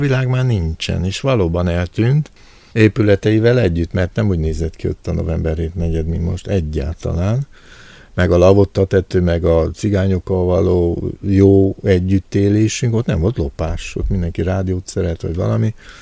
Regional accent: Hungary; én ugye minden magyarként minden hangsúlyt az első szótagra teszek

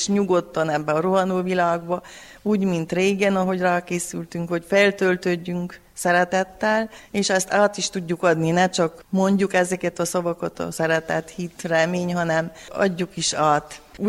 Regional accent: Vargyas, Covasna, Romania; a vargyason, a szülőfalumban a legszebb. Itt nőttem fel, és itt voltam tanítónő.

